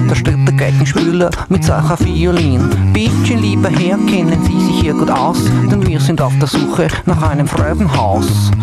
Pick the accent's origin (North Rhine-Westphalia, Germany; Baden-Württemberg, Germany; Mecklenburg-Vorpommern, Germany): Baden-Württemberg, Germany; Stuttgart; bei uns in Stuttgart schwätzt man anders.